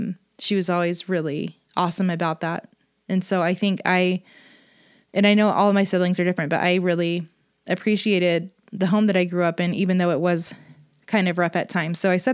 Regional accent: California, United States; now in Utah, United States; I grew up in California. I currently live in Utah.

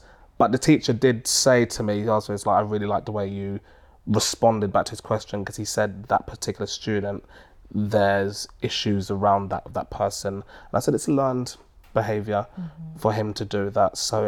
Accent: United Kingdom; born there; because I might sometimes I'll say I'm from Britain, I'm born here, my parents are Jamaican

